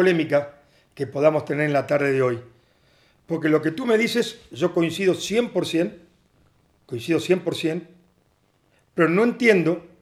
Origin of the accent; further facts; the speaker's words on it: Argentina; now in Spain; Entonces, a ver, como argentino, salí campeón, ascendí